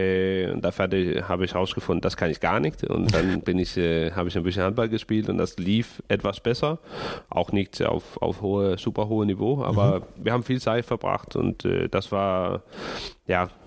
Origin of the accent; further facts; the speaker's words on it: Kokkedal, Capital Region of Denmark, Denmark; German is a second language; also born or lived in Copenhagen; Ja, Kokkedal. Ist ein kleiner Ort, 25 Kilometer nord von Kopenhagen. Eigentlich bin ich in Kopenhagen geboren und hat da auch die erste Lebensjahr verbracht, aber ich bin aufgewachsen in Kokkedal